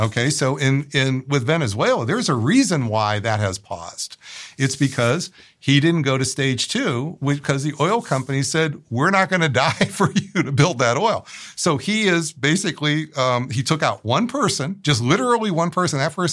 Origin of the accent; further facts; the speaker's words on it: Pennsylvania, United States; And I know, I'm from Western Pennsylvania. It's heartbreaking to me to watch what's happened to Pittsburgh over the last 30 or 40 years.